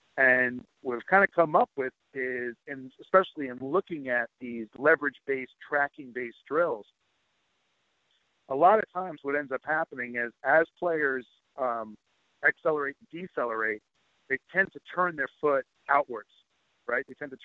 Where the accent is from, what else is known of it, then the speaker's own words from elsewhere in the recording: Queens, New York, United States; I'm originally from Queens, Long Island area too.